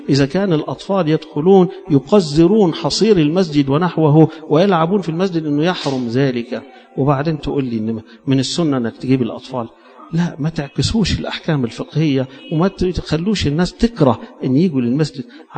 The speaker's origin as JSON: {"language": "Arabic", "country": "Egypt", "said": "وإحنا عادتنا كمصريين أن اللي نشوف في التلفزيون يبقى هو ده العالم الكبير"}